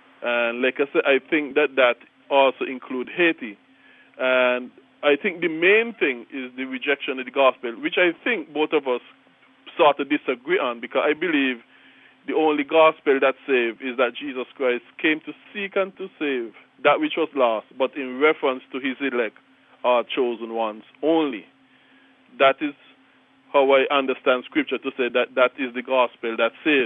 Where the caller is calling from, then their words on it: Saint Kitts, St. Kitts & Nevis; Yes, I'm calling from St. Kitts in the West Indies. Yes, I'm listening to you on the internet.